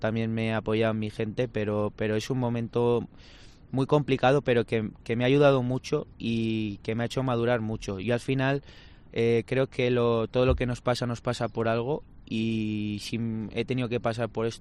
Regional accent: Villar del Arzobispo, Valencian Community, Spain; Yo soy de Villar, del Arzobispo. Y cada verano voy allí a liberarme un poquito del fútbol

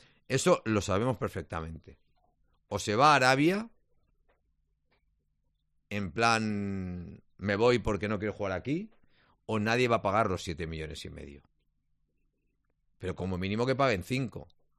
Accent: Spain; yo como español

